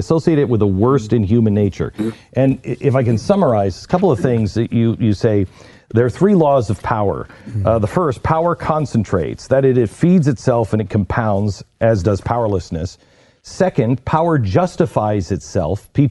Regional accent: Seattle, Washington, United States; He came down from his hometown of Seattle, which is also my hometown.

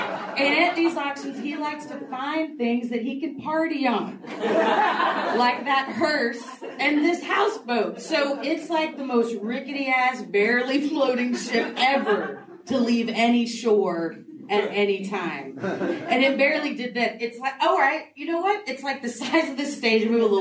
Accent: Grand Prairie, Texas, United States; I'm from Grand Prairie, Texas. It's a suburb of Dallas, but it has this real country bend to it, as the name suggests.

